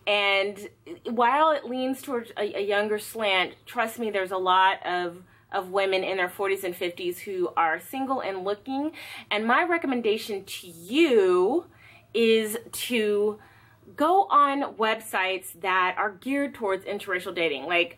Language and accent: English; California, United States; I didn't really see any, you know, growing up in California, I didn't see any like blatant racism, segregation, all of that stuff.